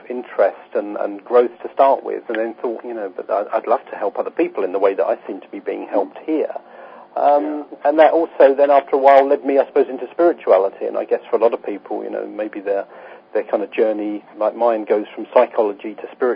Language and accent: English; East of England, United Kingdom; born there; county of Essex has a kind of reputation for being, you know, not the most high quality and high energy of places, and I was born in Essex.